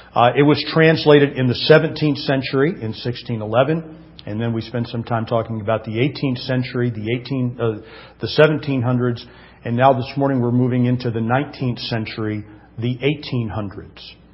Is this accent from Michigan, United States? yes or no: yes; Detroit, Michigan, United States; I made mention last week of growing up in Detroit. I grew up, of course, in the Detroit area.